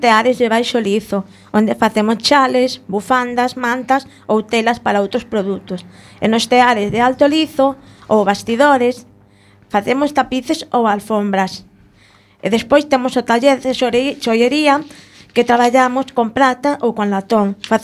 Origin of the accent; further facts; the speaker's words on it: A Coruña, Galicia, Spain; son da Coruña, teño 42 anos